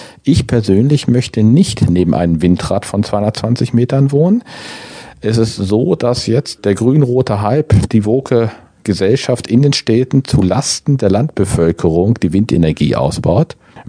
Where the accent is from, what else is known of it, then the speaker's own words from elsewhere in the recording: Gifhorn, Lower Saxony, Germany; Ich komme ja aus Gifhorn